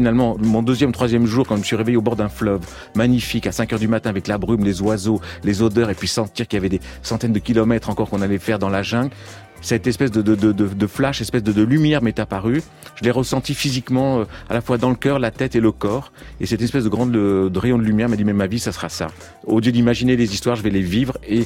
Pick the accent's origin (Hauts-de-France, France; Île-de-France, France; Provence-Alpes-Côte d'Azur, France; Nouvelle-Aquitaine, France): Nouvelle-Aquitaine, France; born there; Déjà, faut savoir que moi, je suis né donc dans le Pays Basque